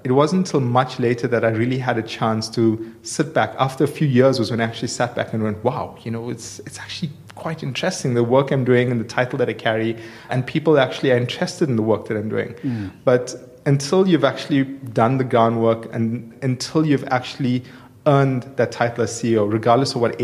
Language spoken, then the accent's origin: English; Durban, KwaZulu-Natal, South Africa; So I grew up in Durban in an area called Clare Estate.